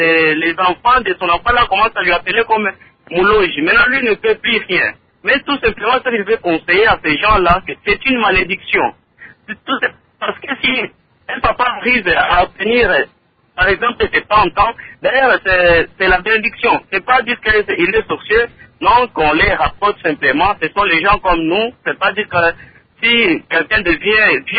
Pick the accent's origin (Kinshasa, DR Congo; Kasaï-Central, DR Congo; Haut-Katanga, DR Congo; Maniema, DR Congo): Haut-Katanga, DR Congo; Lubumbashi; comme chez nous à Lubumbashi, on commence à appeler les gens là comme les baloges